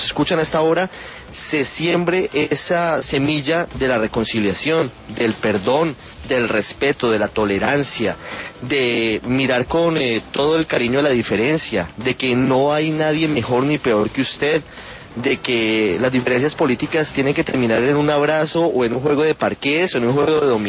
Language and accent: Spanish; Colombia; como colombianos nos marca